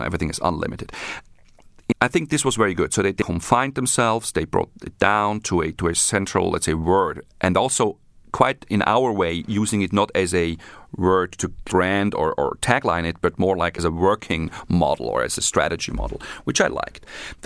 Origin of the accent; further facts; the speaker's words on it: Zurich, Switzerland; my parents escaped from Czechoslovakia and went to Switzerland. I was born in Switzerland. So, you know, what is my home place? I think probably it is still Zurich, where I spent, the quality time.